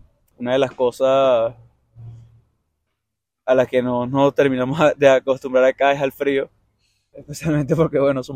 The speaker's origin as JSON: {"language": "Spanish", "town": "Petare", "region": "Miranda", "country": "Venezuela", "tie": "born or raised there", "moved": "yes", "lives_now": "Bogotá, Colombia", "said": "Además, en esta comunidad donde yo crecí, en Petare, hay muchísimos colombianos."}